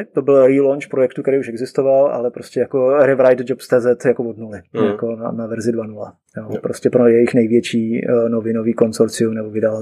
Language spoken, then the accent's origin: Czech; Prague, Czechia; tam jsem vždycky říkal hrdě, že jsem z Prahy.